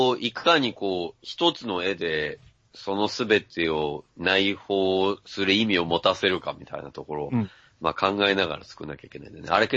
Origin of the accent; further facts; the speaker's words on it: Nagasaki, Japan; 私の出身の長崎県にも、あまり交通量がないエリアに信号機があることがあります。